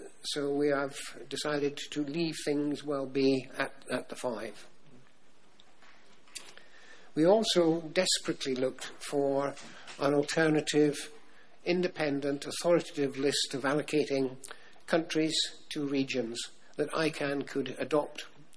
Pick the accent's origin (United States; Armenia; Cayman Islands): Cayman Islands; I'm from the Cayman Islands, and I'm, for my sins, chairman of the working group.